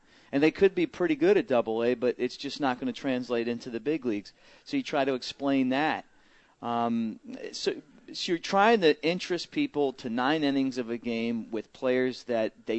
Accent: Baltimore, Maryland, United States; Well, I'm from Baltimore

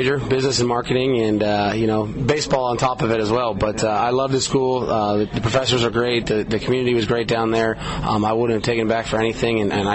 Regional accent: Novato, California, United States; Yeah, you know, I grew up, born and raised in Novato, California. Lived there my entire life.

